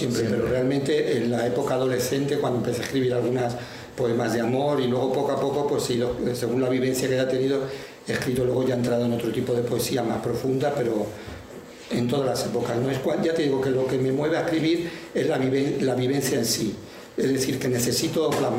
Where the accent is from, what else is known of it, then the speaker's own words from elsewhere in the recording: Tangier, Tanger-Tetouan-Al Hoceima, Morocco; moved away; nací en Marruecos, en Tánger, una ciudad preciosa, abierta al mar. Allí pasé mi infancia, muy feliz, muy tranquilo